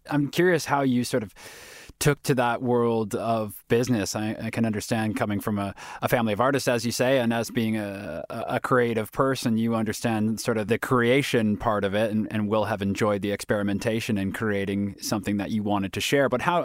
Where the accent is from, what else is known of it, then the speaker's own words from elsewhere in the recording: Canada; I, as a Canadian